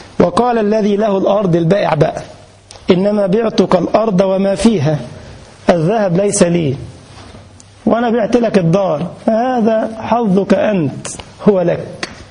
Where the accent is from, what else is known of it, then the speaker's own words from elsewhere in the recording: Egypt; now in Germany; ما كنت في بلدنا مصر يعني قبل ما اجي ألمانيا